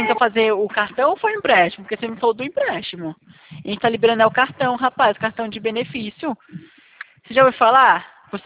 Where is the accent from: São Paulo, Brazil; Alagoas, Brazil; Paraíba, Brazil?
Alagoas, Brazil; O meu DDD tá até 82, né? Que eu sou aqui de Alagoas, rapaz.